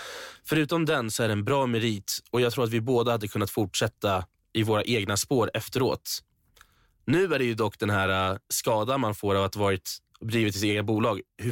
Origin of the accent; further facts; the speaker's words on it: Iran; Men jag tror att många som är iranier kan hålla med mig om den här pressen hemifrån